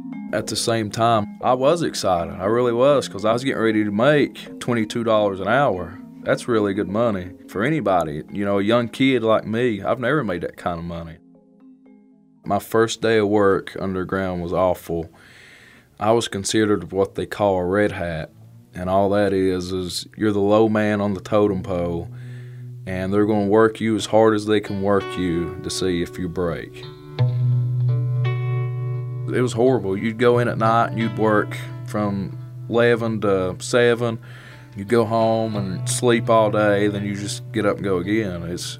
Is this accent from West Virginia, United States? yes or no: yes; West Virginia, United States; I really didn't want to get into coal mining.